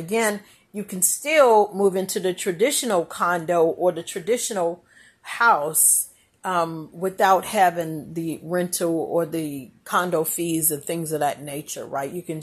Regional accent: Maryland, United States; from Prince George's County, Maryland, and I am a senior real estate agent.

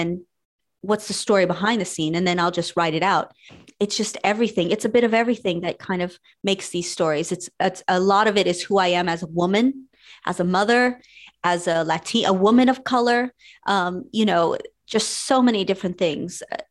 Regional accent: United States; being Mexican American, you grow up with a lot of folklore and a lot of tales.

